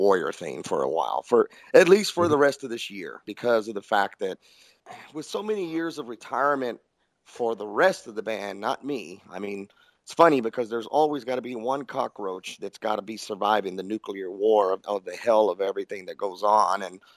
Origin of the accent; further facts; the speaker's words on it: Houston, Texas, United States; We don't live near each other, but yeah, we're all from the Houston area.